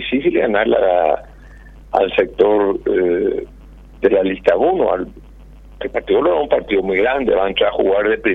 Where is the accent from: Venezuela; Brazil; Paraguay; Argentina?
Paraguay; ilusionado en hacer algo por el Paraguay, por mi país, por mi patria y por mi pueblo.